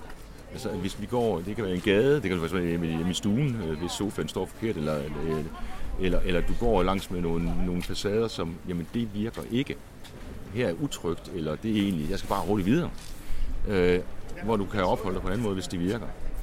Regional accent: Esbjerg, Region of Southern Denmark, Denmark; Den, som jeg husker, det var noget nær fraværende, da jeg var ung i Esbjerg.

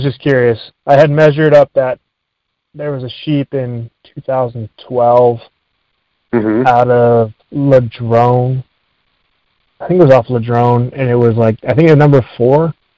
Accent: Albuquerque, New Mexico, United States; now in Montana, United States; I'm from Albuquerque. I came to Montana in 2010, and then went to school here.

